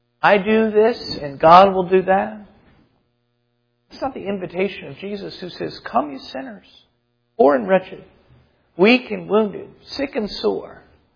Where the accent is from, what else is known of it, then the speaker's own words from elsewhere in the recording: United States; but I think it's also because we're American.